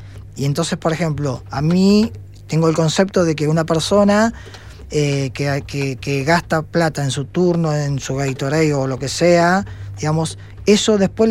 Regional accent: Buenos Aires, Argentina; now in San Martín de los Andes, Argentina; vengo de Buenos Aires y miré otra realidad

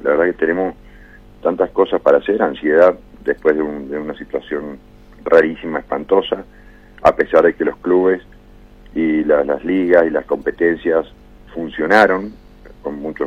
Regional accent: Mendoza, Argentina; si somos los mendocinos y los argentinos

